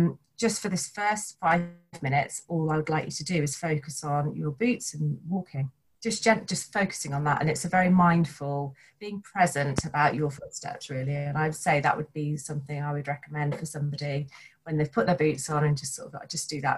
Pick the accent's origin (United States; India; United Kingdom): United Kingdom; West Midlands; I grew up in Staffordshire, always outdoors as a youngster.